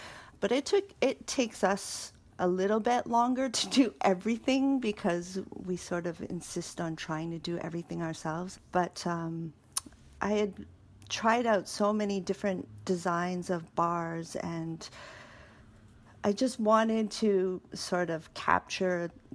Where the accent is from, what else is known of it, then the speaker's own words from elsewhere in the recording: Canada; The Canadian, because we're Canadian chocolate makers